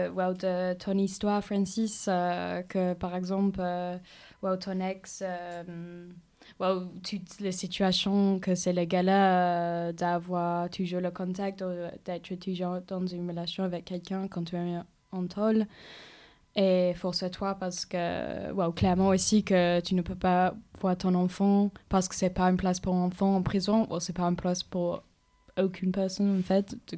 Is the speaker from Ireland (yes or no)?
yes; Ireland; French is a second language; Oui, ça m'a fait penser aussi moi je viens d'Irlande